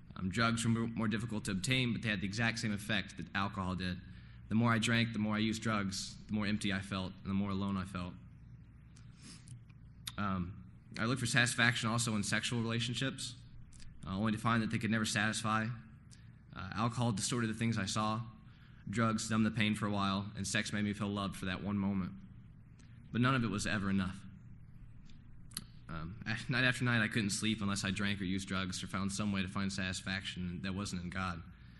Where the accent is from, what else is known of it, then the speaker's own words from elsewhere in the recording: Tennessee, United States; born there; I was born in Tennessee in a very Christian family.